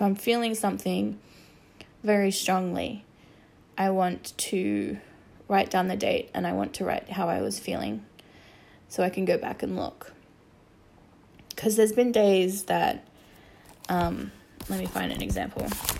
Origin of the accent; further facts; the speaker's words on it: Sydney, New South Wales, Australia; I am from Sydney, Australia. I live in Sydney.